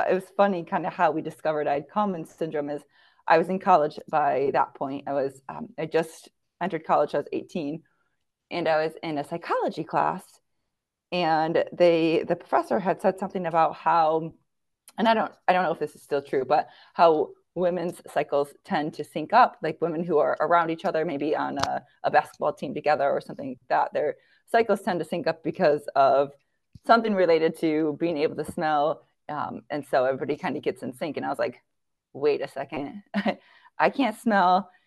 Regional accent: Grand Rapids, Michigan, United States; now in Caledonia, United States; So I actually live in Caledonia, Michigan. I'm from Grand Rapids, Michigan, which honestly, it's like 20 minutes apart. So ultimately, I still live where I grew up.

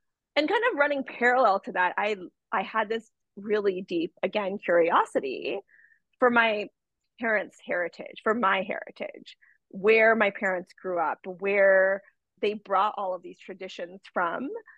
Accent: United States; Like I am not, like, even though I felt this like nostalgia for my parents' culture, like I'm not Indian. I didn't grow up there.

